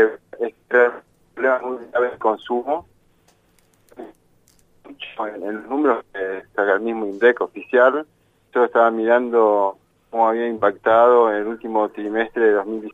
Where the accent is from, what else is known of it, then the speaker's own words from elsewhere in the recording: Buenos Aires, Argentina; Sí, porteño.